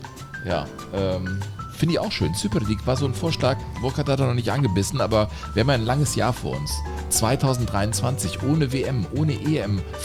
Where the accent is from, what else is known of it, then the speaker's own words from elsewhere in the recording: Germany; man wurde ja wirklich ein bisschen ausgelacht als Deutscher.